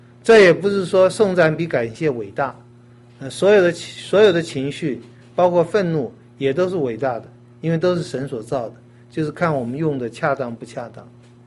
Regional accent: China; 这我们就通常不太，我们中国人讲孝顺这个不太敢多讲。

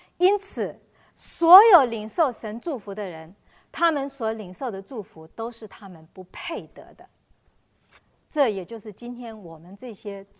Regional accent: China; 在古代长子是就像我们中国人一样，长子长子是 有一个特权。

